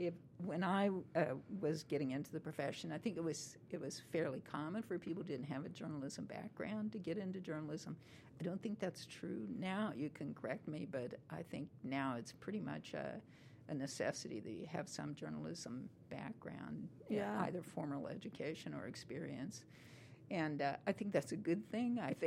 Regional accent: Kansas, United States; Well, I came from Kansas

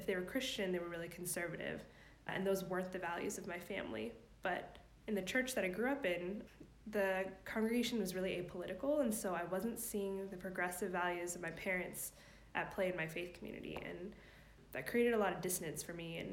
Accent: Oregon, United States; also born or lived in California; I grew up in Oregon, but I'm moving back to California where I live for 6 years after college.

